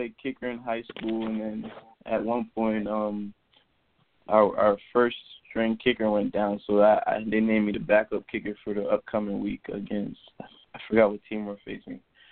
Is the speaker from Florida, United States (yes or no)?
yes; Miami, Florida, United States; I grew up in Miami, Florida, actually, and there's a lot of competition out here.